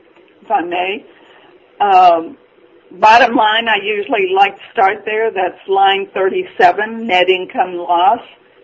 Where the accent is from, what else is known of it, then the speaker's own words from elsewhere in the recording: Southern United States, United States; I'm a Southerner. I can't help it.